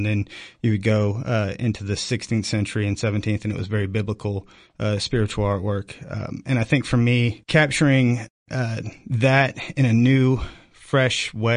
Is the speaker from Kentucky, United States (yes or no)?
yes; Albany, Kentucky, United States; and I grew up in Albany, Kentucky, which is about an hour north of here.